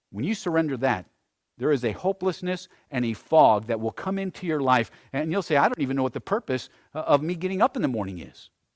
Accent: United States; I think we as Americans, I know I, as an American, I really value my comfort.

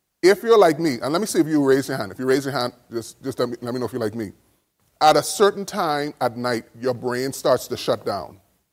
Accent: Bahamas; now in United States; So I'm from the Bahamas.

